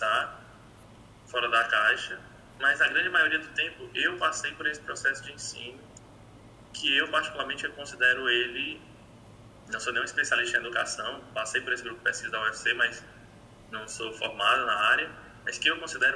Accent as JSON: {"language": "Portuguese", "town": "Crateús", "region": "Ceará", "country": "Brazil", "tie": "born or raised there", "lives_now": "Fortaleza, Brazil", "said": "sou natural do Ceará, nunca cogitei morar fora do estado, né? Cogitei morar fora da minha cidade, inclusive moro fora dela, sou de Crateús e moro aqui em Fortaleza."}